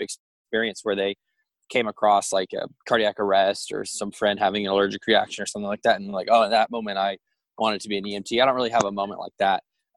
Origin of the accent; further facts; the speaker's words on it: Washington, District of Columbia, United States; also born or lived in Connecticut; I'm from Washington, D.C. originally. I went to Salisbury High School up in Connecticut after going to middle school in D.C.